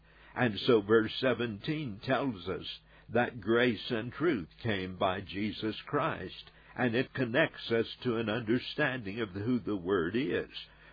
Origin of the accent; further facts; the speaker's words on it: Texas, United States; As a boy, I grew up in West Texas, and I used to go barefooted all during the summer.